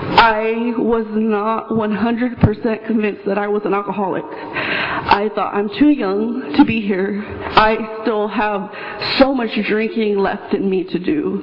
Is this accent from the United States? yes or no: yes; Porterville, California, United States; I'm from Porterville.